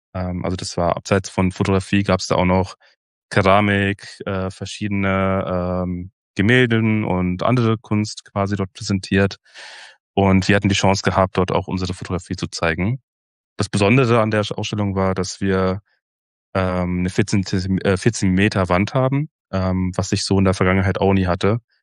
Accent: Hanover, Lower Saxony, Germany; Ich bin ja aufgewachsen in Hannover und wenn man Hannover-Berlin vergleicht, ist es natürlich zwei verschiedene Welten

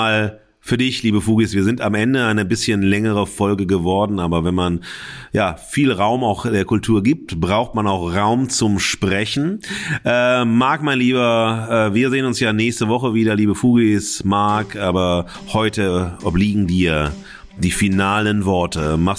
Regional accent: Germany; überzeugt mich als Piefke aber nicht.

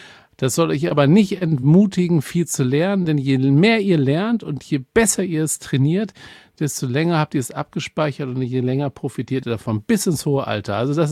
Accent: Düsseldorf, North Rhine-Westphalia, Germany; liebe Grüße nach Düsseldorf, meiner alten Heimatstadt.

